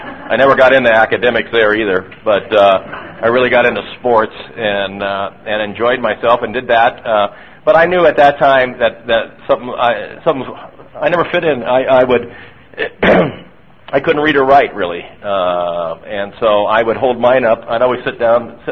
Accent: Los Angeles, California, United States; I was raised in the Los Angeles area.

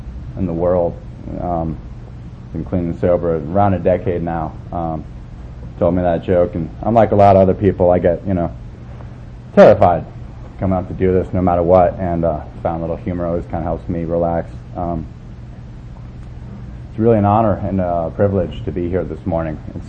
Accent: Brooklyn, New York, United States; born there; I was born in Brooklyn, and I'll prove it.

